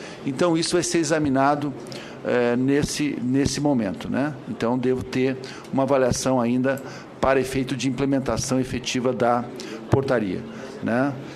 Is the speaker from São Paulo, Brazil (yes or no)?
no; Rio Grande do Sul, Brazil; eu, como gaúcho, muito me honra o seu mandato